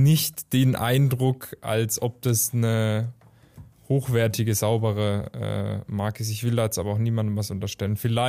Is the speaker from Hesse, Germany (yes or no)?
yes; Hesse, Germany; Also ich bin selber im Odenwald aufgewachsen, wo viel Hügel auch waren, sage ich jetzt mal.